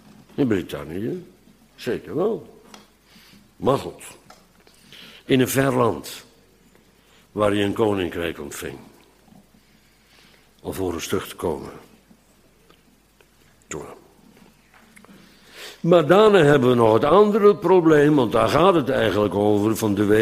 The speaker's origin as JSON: {"language": "Dutch", "town": "Bodegraven", "region": "South Holland", "country": "Netherlands", "tie": "born or raised there", "said": "Trouwens, in Bodegraven, waar ik ben geboren en opgegroeid"}